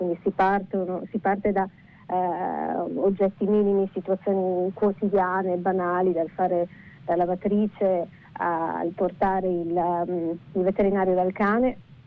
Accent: Pordenone, Friuli-Venezia Giulia, Italy; È un libro che racconta un anno tipico dalle mie parti, dove per mie parti si intende proprio Pordenone, quindi una città di provincia tra il Veneto e il Friuli.

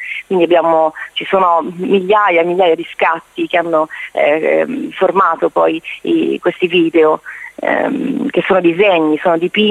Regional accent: Sicily, Italy; come si usa dalle mie parti, insomma, in Sicilia

